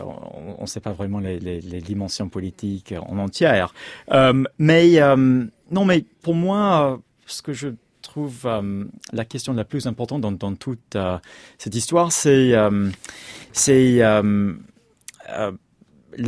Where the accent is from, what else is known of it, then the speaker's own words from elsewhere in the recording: United States; French is a second language; Quand on entre la vie politique, chez nous, aux États-Unis, on appartient au public.